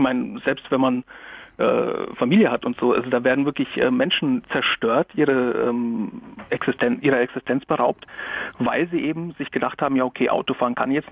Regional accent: Germany; Ja, also zwar bin ich in Deutschland geboren und aufgewachsen, aber habe doch Verbindungen nach Polen

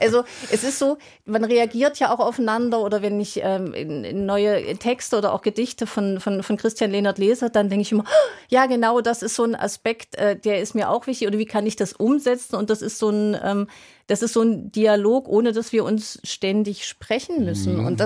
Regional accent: East Germany, Germany; Also wir sind ja nun beide in der DDR aufgewachsen

